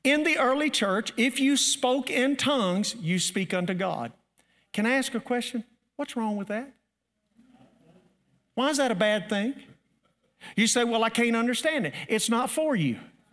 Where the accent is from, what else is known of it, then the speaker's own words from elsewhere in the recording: Murfreesboro, Tennessee, United States; I'm from Murfreesboro. I'm a city boy.